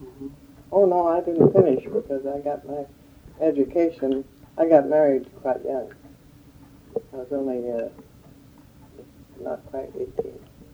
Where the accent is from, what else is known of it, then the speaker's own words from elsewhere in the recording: Seattle, Washington, United States; also born or lived in Nebraska; And we moved out to Seattle, Washington in 1902. And we've been here ever since. Now, Green Lake, too. Went to Green Lake School and the old